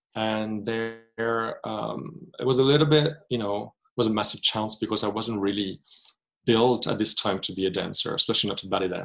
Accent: Auvergne-Rhône-Alpes, France; So I grew up in France in a tiny village in the Alps, sort of close to Italy and Switzerland.

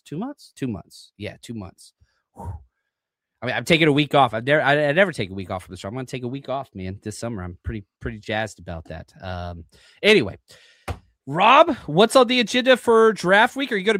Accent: Texas, United States; what's funny is because I'm from Texas

